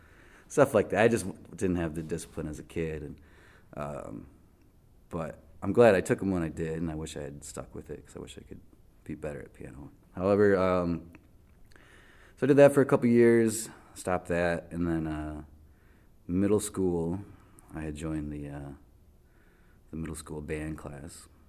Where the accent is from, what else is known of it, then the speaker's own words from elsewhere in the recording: Westland, Michigan, United States; also born or lived in Garden City, United States / Livonia, United States; I was born in Garden City, Michigan, suburb west of Detroit. And grew up mainly in the towns of Westland and Livonia